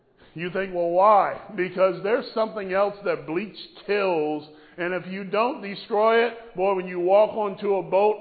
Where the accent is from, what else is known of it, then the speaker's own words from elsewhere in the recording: Florida, United States; Hey, I'm from Florida. We fry every single day.